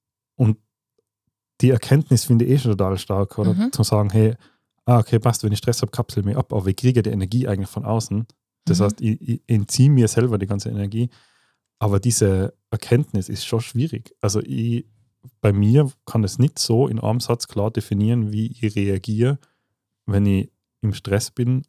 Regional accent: Tyrol, Austria; Bei uns in Tirol auch jetzt, weil gerade Winter ist

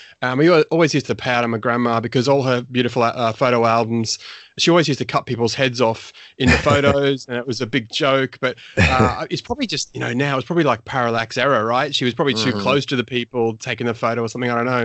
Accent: Brisbane, Queensland, Australia; So when I was growing up, I was born in Brisbane, and I grew up, you know, I was born in the 70s, but I grew up in the 80s.

